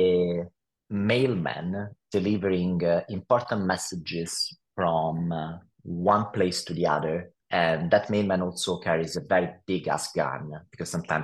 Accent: Italy; English is a second language; now in United States; I grew up in Italy as a Italian guy and went to school there. And it's only when I moved to California

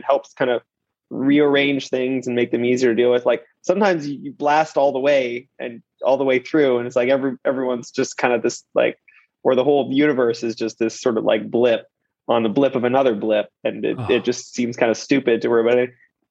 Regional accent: Quebec, Canada; From my hometown. Who's from my home? You know, from Quebec.

